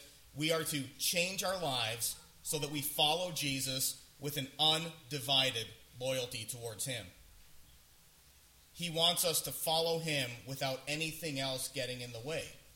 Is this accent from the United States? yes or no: no; Windsor, Ontario, Canada; Now, most of you know that I grew up in Windsor, Ontario, just a couple hours away.